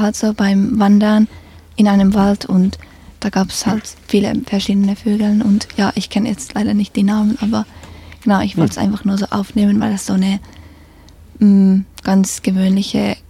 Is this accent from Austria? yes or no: no; Finland; now in Germany; ich glaube in Deutschland und in meiner Heimat in Finnland sind die Leute halt ein bisschen mehr zurückhaltend